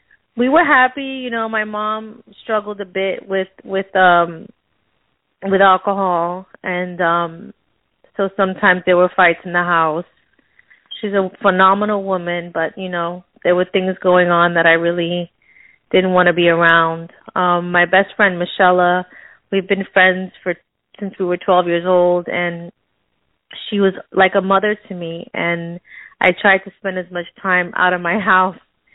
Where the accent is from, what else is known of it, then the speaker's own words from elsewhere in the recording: New York, United States; also born or lived in Miami Beach, Florida; Okay, well, I'm from originally from New York. We're Puerto Rican. We moved to Miami Beach from Hollywood.